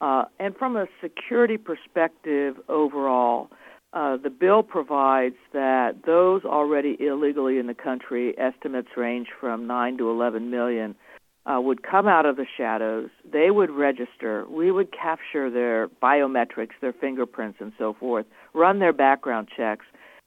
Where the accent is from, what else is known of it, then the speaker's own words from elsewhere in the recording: New Mexico, United States; now in Arizona, United States; I grew up in New Mexico, so I really have spent most of my life on the border.